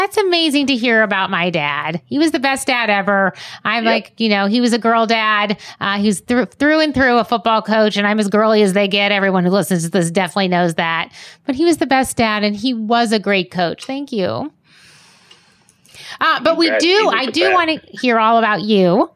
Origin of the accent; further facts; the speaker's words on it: Youngstown, Ohio, United States; So I'm from Youngstown, as all of my podcast listeners know